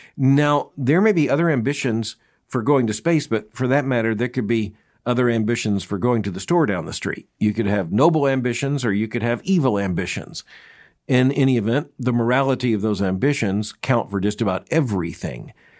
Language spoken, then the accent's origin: English; Florida, United States; It was very much during the space race, and I was growing up in Florida.